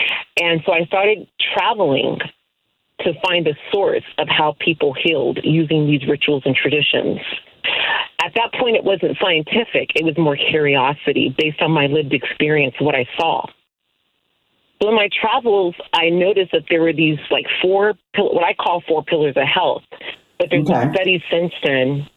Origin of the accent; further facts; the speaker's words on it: Stockton, California, United States; So I grew up in Stockton, California, around a lot of different first generation immigrants.